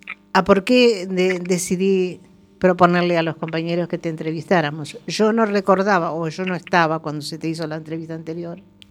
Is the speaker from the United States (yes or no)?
no; Uruguay; now in A Coruña, Spain; ni como uruguaya, ni como mujer migrante aquí en La Coruña